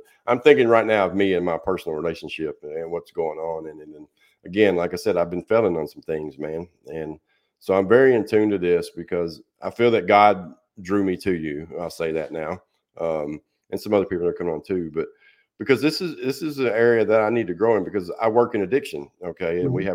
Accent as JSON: {"language": "English", "town": "Nashville", "region": "Tennessee", "country": "United States", "said": "And I'm from Nashville. And in case you don't know, it is horrible here now when it comes to traffic, man."}